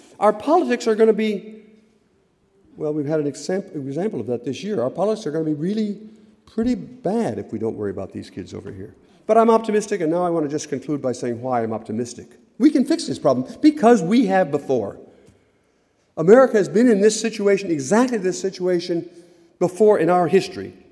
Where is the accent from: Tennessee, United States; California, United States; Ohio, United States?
Ohio, United States; Port Clinton; born or raised there